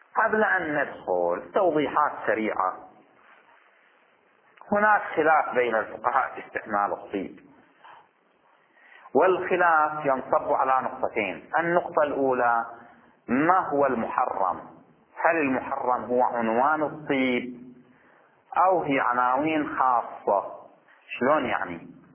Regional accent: Bahrain; خب إحنا عندنا في البحرين شيء نسميه خطوبة

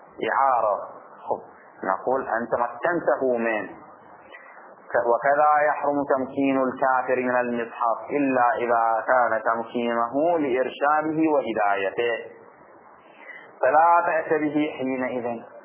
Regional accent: Bahrain

